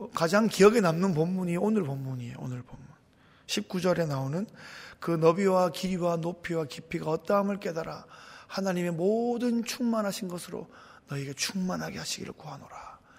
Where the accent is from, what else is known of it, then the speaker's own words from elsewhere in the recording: Gyeongsang, South Korea; 제가 살던 그곳에 경상도 시골입니다.